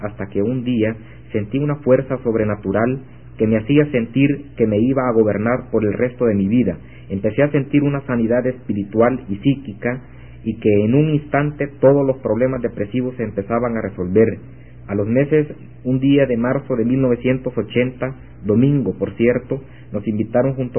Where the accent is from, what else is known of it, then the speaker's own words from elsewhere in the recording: Guatemala; now in El Salvador; soy de origen guatemalteco y vivo en El Salvador desde hace 30 años.